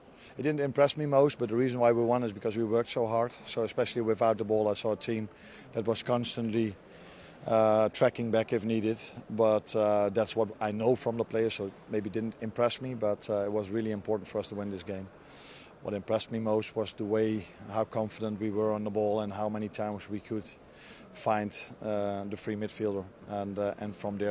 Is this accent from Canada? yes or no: no; Netherlands; I come from the Netherlands